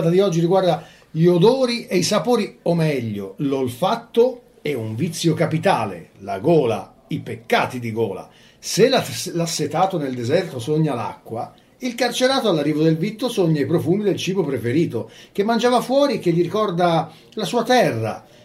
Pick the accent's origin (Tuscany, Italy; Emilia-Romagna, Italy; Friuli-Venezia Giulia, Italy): Tuscany, Italy; Florence; da Fiorentino Doc dico che il mio piatto preferito è da sempre la pappa col pomodoro